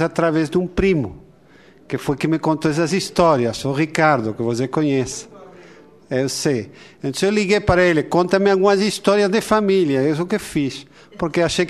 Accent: Argentina; now in Brasília, Brazil; Todos que somos argentinos sabemos

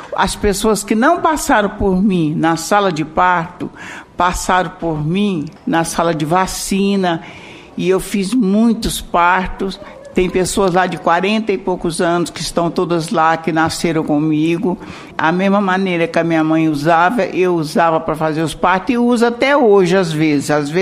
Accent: Santo Antônio do Descoberto, Goiás, Brazil; Tem mais de 40 anos que eu faço parto, sou do município de Santo Antônio Descoberto.

